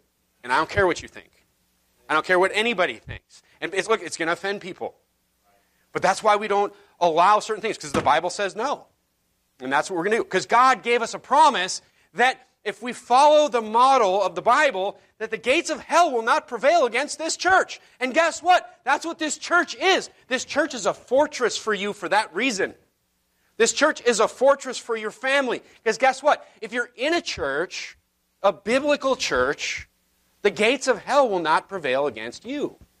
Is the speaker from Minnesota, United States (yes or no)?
no; North Dakota, United States; now in California, United States; You know, when I was growing up in North Dakota, everybody in North Dakota called it the land of fruits and nuts.